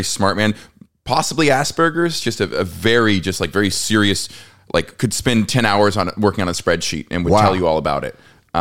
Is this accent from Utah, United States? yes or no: no; Corpus Christi, Texas, United States; also born or lived in Atlanta, Georgia; I grew up in Corpus Christi, Texas, in Atlanta, Georgia.